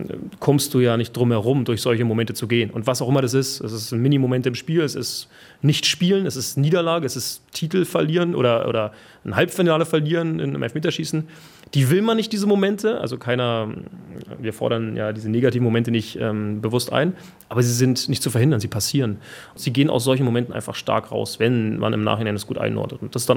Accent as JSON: {"language": "German", "region": "Berlin", "country": "Germany", "tie": "born there", "said": "Ich würde es eher einordnen in bayerisch und weil geboren in Berlin."}